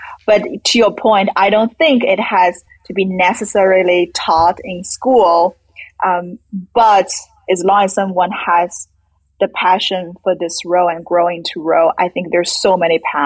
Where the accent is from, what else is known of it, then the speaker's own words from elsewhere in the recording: China; So I grew up in China.